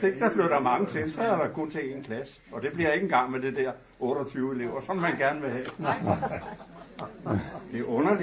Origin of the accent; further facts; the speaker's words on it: Viby, Zealand, Denmark; born there; jeg er født i 1939 i Viby.